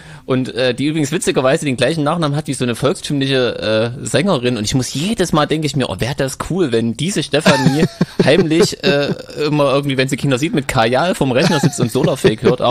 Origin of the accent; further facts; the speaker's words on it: Thuringia, Germany; Vor allem als Thüringer.